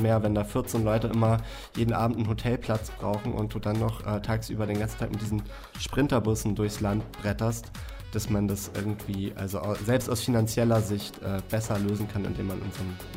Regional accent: Kiel, Schleswig-Holstein, Germany; weil wir kommen ja aus Kiel

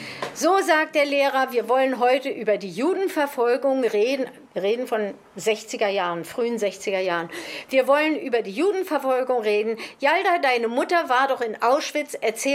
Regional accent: East Berlin, Berlin, Germany; ich komme aus Ost-Berlin.

